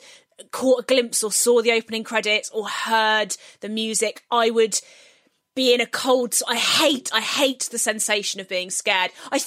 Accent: South West England, United Kingdom; I grew up in Devon, where we had a garden.

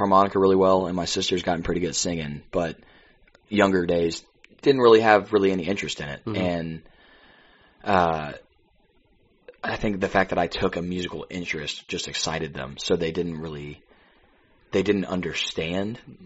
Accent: the South, United States; I'm from the Bible Belt, so yeah.

